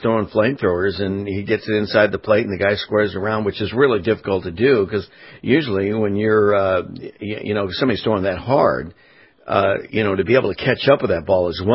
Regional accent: Anaheim, California, United States; as I mentioned, when I was growing up in Anaheim

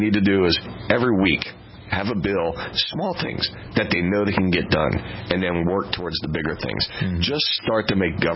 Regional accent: Maryland, United States; now in Virginia, United States; I'm from Maryland, but I live in Virginia now.

